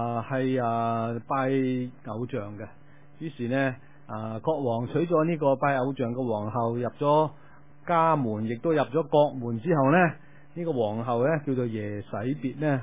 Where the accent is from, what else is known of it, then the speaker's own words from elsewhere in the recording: Guangdong, China; 用一啲我哋广东人嘅语言呢